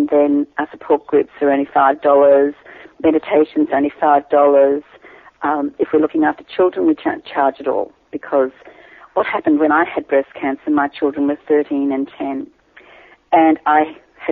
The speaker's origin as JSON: {"language": "English", "town": "Atherton", "region": "Queensland", "country": "Australia", "lives_now": "Cairns, Australia", "said": "now I live in Cairns. And it's my home country because I come from Atherton."}